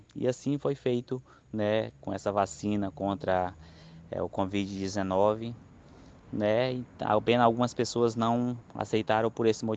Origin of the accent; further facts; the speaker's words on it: Feijó, Acre, Brazil; Sou da Sul, do povo Runicuim, da terra indígena Caxinauá de Nova Olinda, Alto Rio Envira, do município de Feijó, Acre.